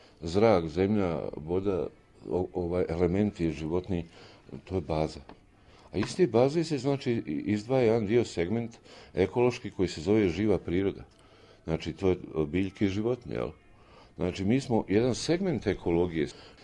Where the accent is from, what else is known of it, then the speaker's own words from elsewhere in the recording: Bosnia & Herzegovina; Kod nas u Bosni i Hercegovini i mi moramo mnogo više učiniti nego svi ostali